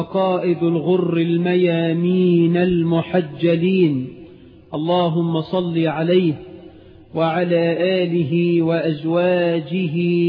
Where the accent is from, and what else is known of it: Egypt